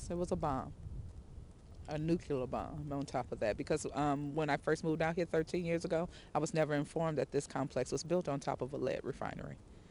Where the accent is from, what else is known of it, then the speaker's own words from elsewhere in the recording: Indiana, United States; I'm from Indiana and I've born and raised here 40 plus years